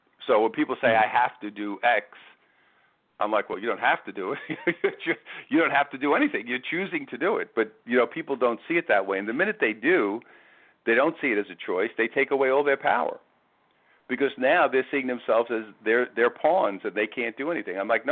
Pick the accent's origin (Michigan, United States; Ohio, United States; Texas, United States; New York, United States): New York, United States; Because, you know, when you go into the world of selling, and especially being a New Yorker, you know, it was hardcore.